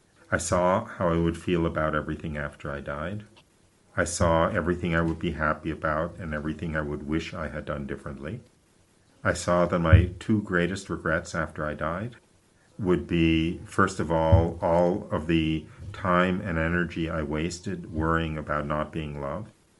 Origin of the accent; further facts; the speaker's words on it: New York, United States; I was born and raised Jewish in the United States, outside of New York City.